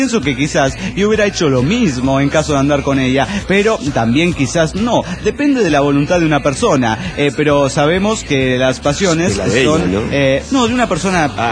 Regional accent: León, Guanajuato, Mexico; Hola, soy el autista de Lyon, Guanajuato

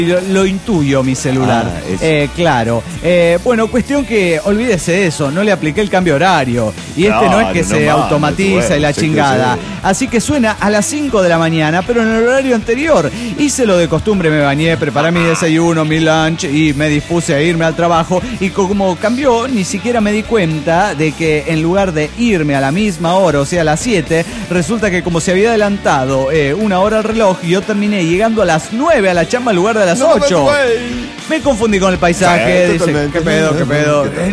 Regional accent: Cochabamba, Bolivia; de Cochabamba, Bolivia.

